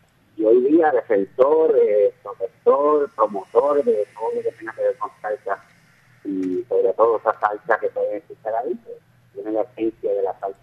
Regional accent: Puerto Rico; conocer ese mundo salsero fuera de las paredes de mi tierra acá en Puerto Rico.

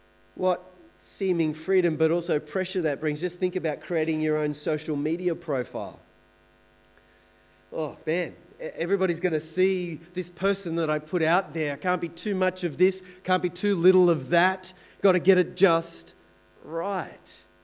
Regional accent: Australia; I'm an Australian. I'm a male.

